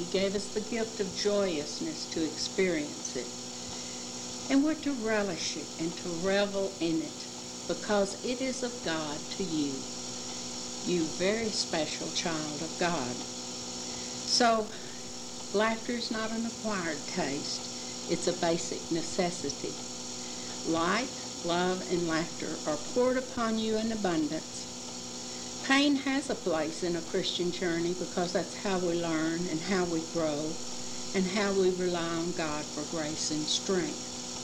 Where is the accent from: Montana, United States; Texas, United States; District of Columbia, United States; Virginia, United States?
Texas, United States; Fort Griffin; born or raised there